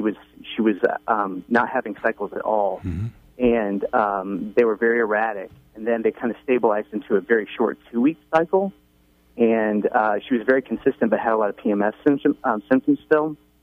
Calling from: Atlanta, Georgia, United States; I'm calling from Atlanta.

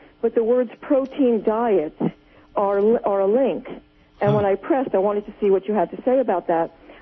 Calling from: New Jersey, United States; I'm from New Jersey.

